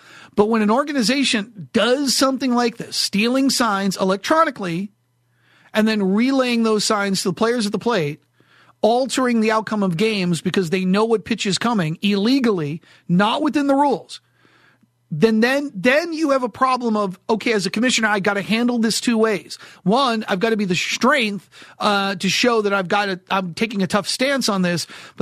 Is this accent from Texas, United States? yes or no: no; New Hampshire, United States; I was hired by this radio station in Manchester, New Hampshire, near my hometown where I grew up.